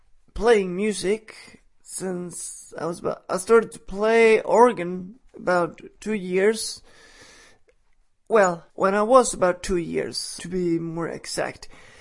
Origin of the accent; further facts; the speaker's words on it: Sweden; English is a second language; and I am from Sweden.